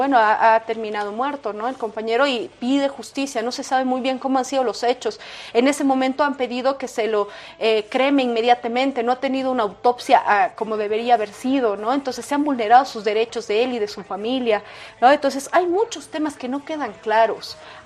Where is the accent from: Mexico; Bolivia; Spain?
Bolivia; Hay una palabra clave que tenemos que recordar como bolivianos y bolivianas